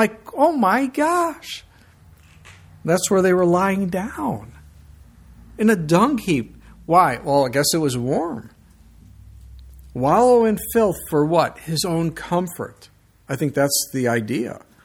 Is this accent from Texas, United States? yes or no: no; Chicago, Illinois, United States; You know, I came from Chicago, okay? We didn't fling a lot of manure around in Chicago.